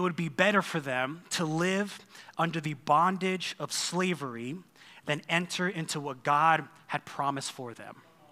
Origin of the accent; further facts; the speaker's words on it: New York, United States; If you don't know, I grew up in New York, and so I love hunting.